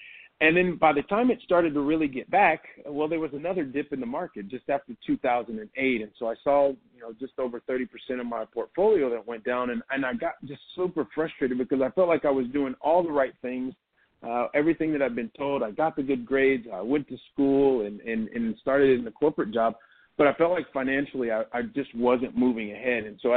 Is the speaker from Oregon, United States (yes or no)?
no; Columbus, Ohio, United States; And I'll tell you what … … is just a guy from the Midwest of the United States. I'm originally from Columbus, Ohio.